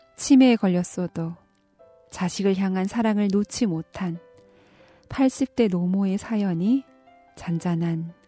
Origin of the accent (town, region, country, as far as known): North Korea